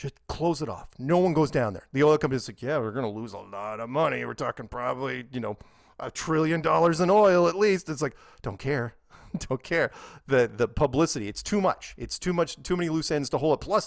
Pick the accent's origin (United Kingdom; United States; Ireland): United States; was only because I'm from America, right?